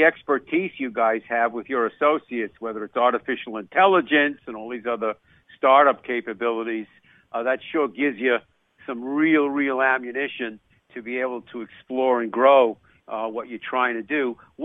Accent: Long Island, New York, United States; You know, I come from Long Island, New York.

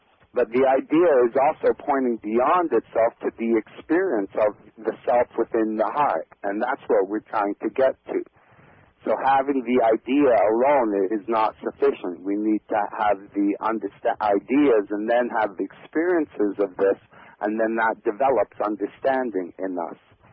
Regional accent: Canada; we're two Canadian lads

